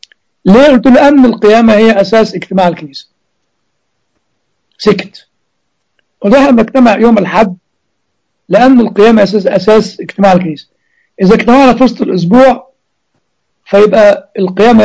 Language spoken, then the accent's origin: Arabic; Egypt; now in United States; ها عندنا في امريكا وربما عندنا في مصر كمان،